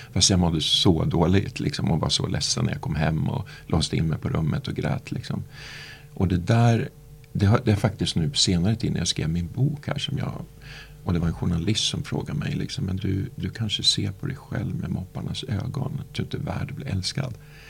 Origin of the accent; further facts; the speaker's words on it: Hökåsen, Västmanland County, Sweden; Jag är uppvuxen utanför Västerås i ett samhälle som heter Hökåsen. Där mina föräldrar byggde en villa. Så att jag är uppvuxen i ett villaområde.